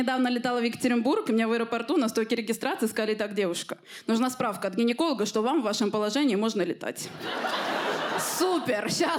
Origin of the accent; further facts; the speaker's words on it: Armenia; я, как типичная армянка